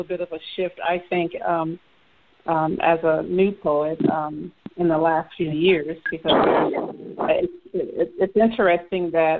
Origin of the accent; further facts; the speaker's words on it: California, United States; It reminds me of, growing up in California, how we would go back east to visit family, and we would hear music that we hadn't heard before.